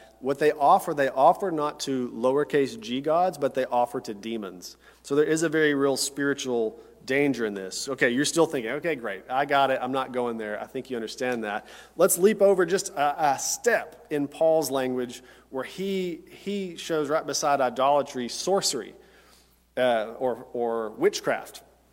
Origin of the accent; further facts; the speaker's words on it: Tennessee, United States; And even when I grew up in Tennessee, and I went through a teacher licensure program in college.